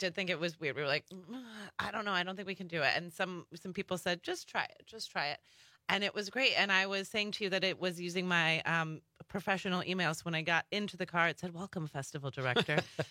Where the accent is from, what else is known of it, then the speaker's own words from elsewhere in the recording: Colorado, United States; moved away; I'm from Colorado, where the sun really shines a lot more. So that was a big transition to come here.